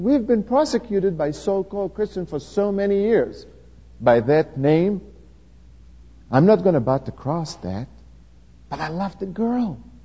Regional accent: Israel; They told him I'm from Israel.

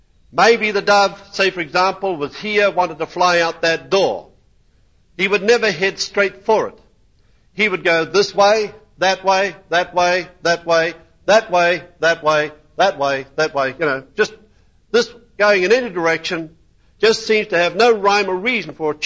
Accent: New Zealand; because I was raised in New Zealand

